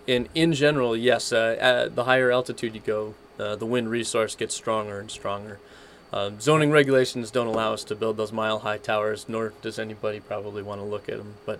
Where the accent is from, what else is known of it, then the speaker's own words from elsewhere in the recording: Saginaw, Michigan, United States; As born and raised in Saginaw, so I'm very familiar with the Michigan weather patterns.